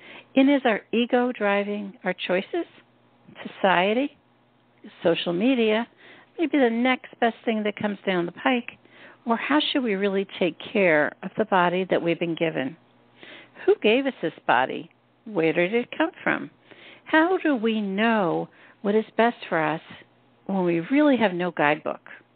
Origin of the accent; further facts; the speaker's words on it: Pennsylvania, United States; I look back on history in the 50s, and I grew up in Pennsylvania. It was out in the mountains, and we had farmers, and that's how we ate.